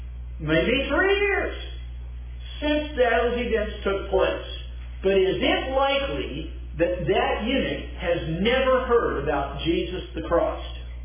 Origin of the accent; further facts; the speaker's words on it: California, United States; So I went back to my hometown, which is on a peninsula in Southern California.